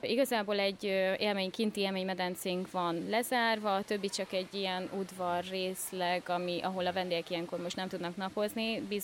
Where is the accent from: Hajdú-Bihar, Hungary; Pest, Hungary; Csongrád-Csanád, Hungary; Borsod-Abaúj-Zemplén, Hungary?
Csongrád-Csanád, Hungary; Makó; szerintem az egyik legszebb város, és nem csak azért mondom, mert makói vagyok.